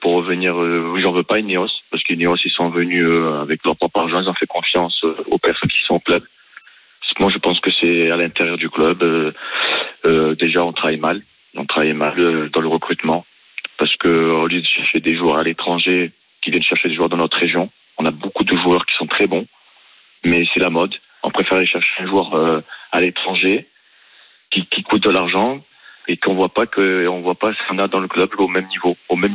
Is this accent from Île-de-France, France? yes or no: yes; Alfortville, Île-de-France, France; On a grandi ensemble à Alfortville dans le 94.